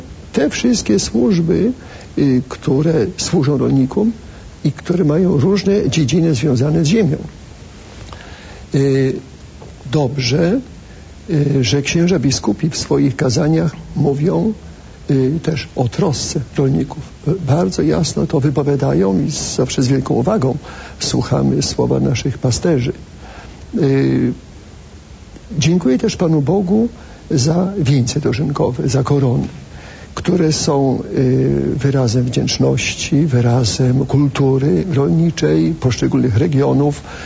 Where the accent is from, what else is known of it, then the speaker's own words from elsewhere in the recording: Pomeranian Voivodeship, Poland; also born or lived in Kuyavia; Ja pochodzę ze wsi. Cała rodzina ze strony taty i mamy to rolnicy. Z Kujaw, potem na Żuławę rodzice się przeprowadzili.